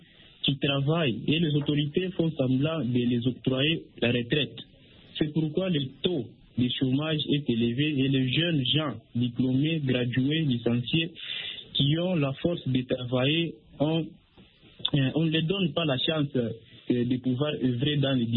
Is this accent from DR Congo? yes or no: yes; DR Congo; Chez nous, en RDC, par exemple, l'âge de retraite n'est pas respecté.